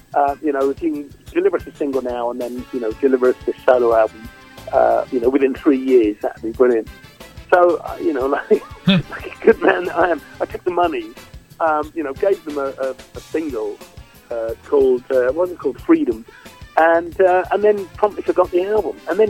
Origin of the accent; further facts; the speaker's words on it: United Kingdom; I'm British